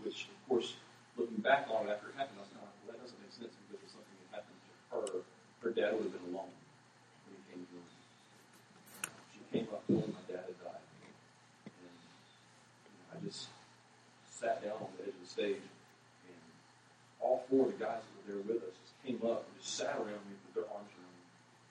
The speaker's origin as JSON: {"language": "English", "town": "Flatford", "region": "Florida", "country": "United States", "tie": "born or raised there", "said": "All of them made the 2.5-hour drive from Waycross to my hometown, Flatford, Florida"}